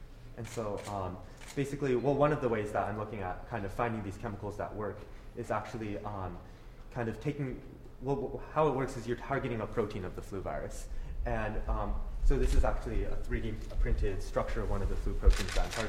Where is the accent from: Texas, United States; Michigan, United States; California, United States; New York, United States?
California, United States; San Diego; I'm from San Diego.